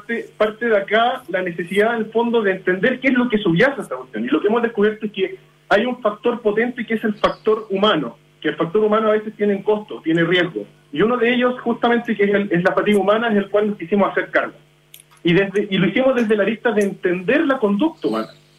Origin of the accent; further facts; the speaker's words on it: Temuco, Araucanía, Chile; now in Santiago, Chile; Yo en lo personal también soy de Temuco, llevo harto tiempo en Santiago